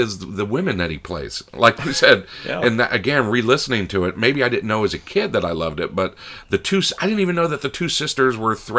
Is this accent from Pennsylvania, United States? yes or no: no; Miami, Florida, United States; also born or lived in Gainesville; Florida. Let's see. Miami. I lived there until sixth grade.